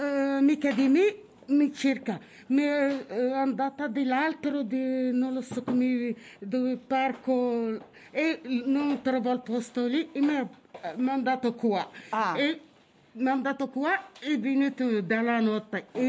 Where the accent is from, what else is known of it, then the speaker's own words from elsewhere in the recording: Rabat, Rabat-Salé-Kénitra, Morocco; Di Rabat.